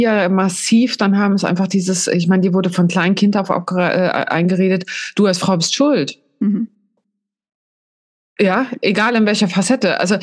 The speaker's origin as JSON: {"language": "German", "region": "East Germany", "country": "Germany", "tie": "born or raised there", "said": "ich war nicht in der Kirche, ich bin ja im Osten aufgewachsen"}